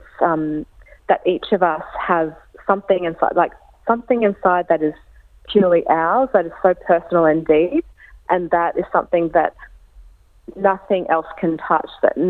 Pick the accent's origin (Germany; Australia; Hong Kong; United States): Australia; I grew up here in Australia, not somewhere like Hungary, or my grandfather's from America or like China, that my spirit is here.